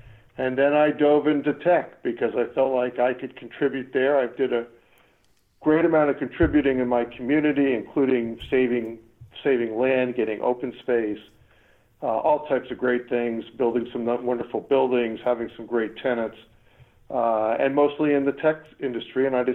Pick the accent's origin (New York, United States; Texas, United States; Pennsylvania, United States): New York, United States; moved away as an adult; now in California, United States; I've been here for 30-some-odd years. I came actually from New York. I came to California on a tennis scholarship and played at USC.